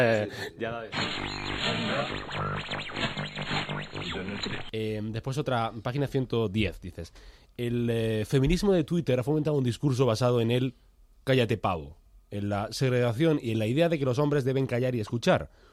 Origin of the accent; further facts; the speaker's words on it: Granada, Andalusia, Spain; Yo es que soy de Granada.